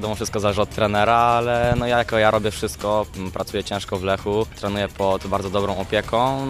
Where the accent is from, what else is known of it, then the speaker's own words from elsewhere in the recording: Poznań, Greater Poland Voivodeship, Poland; born there; Urodziłem się w Poznaniu, jestem bardzo mocno związany z tym miastem.